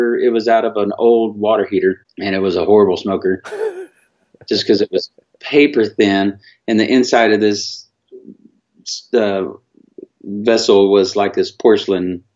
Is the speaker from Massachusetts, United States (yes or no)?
no; Austin, Texas, United States; I'm born and raised in Austin, Texas. Yes, sir.